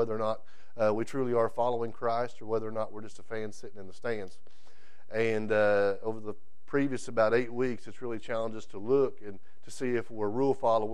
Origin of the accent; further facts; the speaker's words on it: United States; Just because I'm an American and not a Chinese does not mean it doesn't matter.